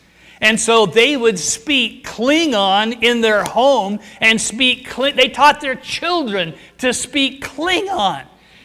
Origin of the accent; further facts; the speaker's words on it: Oregon, United States; And since I'm from Oregon, I'd always look and see what it said about Oregon.